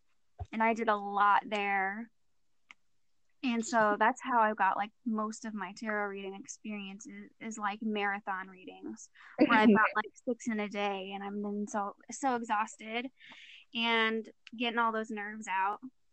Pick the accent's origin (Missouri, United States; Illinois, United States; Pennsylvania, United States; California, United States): Illinois, United States; I'm from Illinois